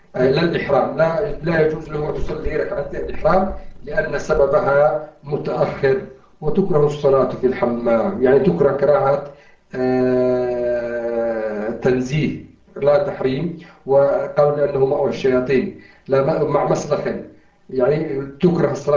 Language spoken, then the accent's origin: Arabic; Yemen; في كل مسجد عندنا في اليمن، في أماكن كثيرة